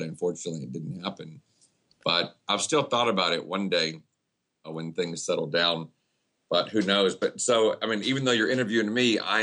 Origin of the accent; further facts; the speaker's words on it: Houston, Texas, United States; born there; I was born in Houston and had most of my businesses here, but in late 2007, I moved to Las Vegas for a couple of years.